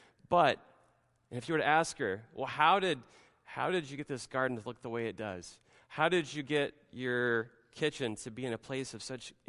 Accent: Nebraska, United States; opportunity to travel back to my home state of Nebraska, and with a little bit of extra time to spare and trying to dodge some of the work that dad and mom might have me do on the farm

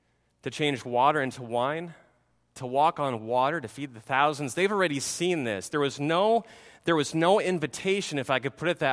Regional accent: Clemens, Nebraska, United States; Back in the 80s, back in my hometown, my home church of St. John's Lutheran Church, Clemens, Nebraska, our church and our school would put on these yearly plays and performances

